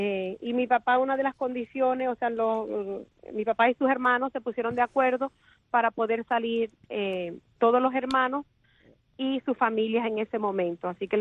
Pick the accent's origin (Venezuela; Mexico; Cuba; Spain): Cuba; moved away; Nosotros cuando llegamos de Cuba nos acogió una familia que había sido preso político con mi papá.